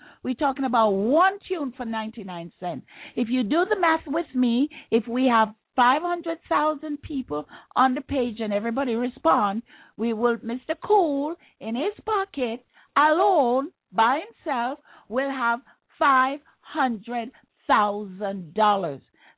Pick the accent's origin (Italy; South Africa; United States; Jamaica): Jamaica; trust me, as a Jamaican, Jamaican is the most ingenious entrepreneur in the world.